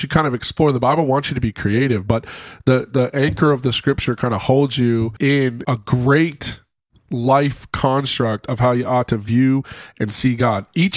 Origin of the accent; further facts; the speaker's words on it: California, United States; I'm from Southern California.